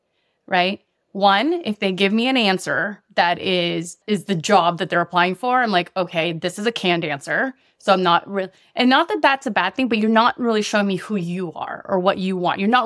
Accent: Philippines; English is a second language; moved away; I come from the Philippines. I was an immigrant here

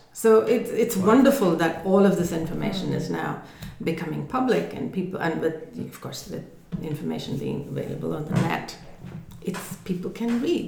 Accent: India; now in United Kingdom; So, for example, as an Indian, I can only speak about that. Coming to the UK, for example, it's a huge shift.

